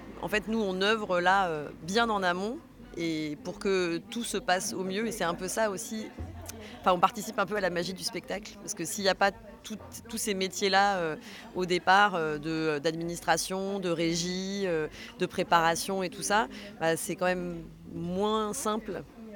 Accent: Paris, Île-de-France, France; J'ai grandi à Paris, dans un quartier aussi où il y avait pas mal de gens qui travaillaient dans les métiers de la culture.

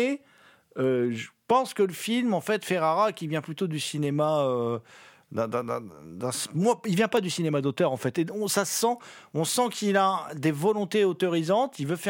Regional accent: France; Moi, en tant que Français, par exemple, je ne sais pas forcément

